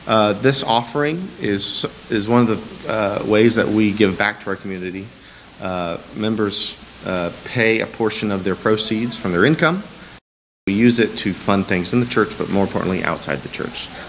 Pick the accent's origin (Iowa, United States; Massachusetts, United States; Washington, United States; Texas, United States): Texas, United States; because we grew up in Texas. We are Texans, but now we're West Virginians.